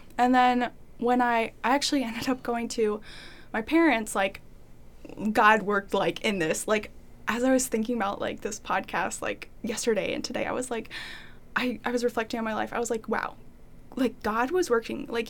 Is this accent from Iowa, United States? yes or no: yes; Dubuque, Iowa, United States; born there; also born or lived in Dyersville; So I was born in Dubuque, Iowa, to two parents